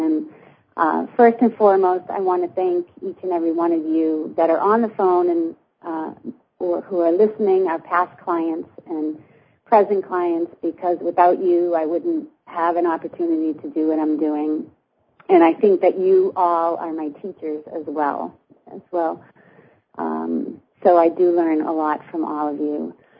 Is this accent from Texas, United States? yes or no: no; Boston, Massachusetts, United States; And I'm calling from Boston. My origin of birth and where I grew up, and it's a beautiful day here.